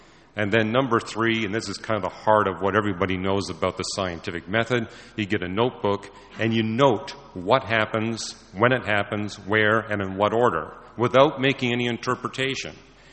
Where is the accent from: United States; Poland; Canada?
Canada; I was raised and educated in Canada, and every year in my Canadian public school education, I was taught the scientific method, starting in grade one.